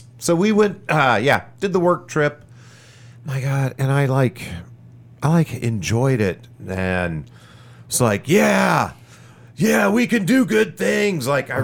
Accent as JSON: {"language": "English", "town": "Kansas City", "region": "Missouri", "country": "United States", "said": "I'm not going to go into this with I'm from Kansas City and I know good barbecue."}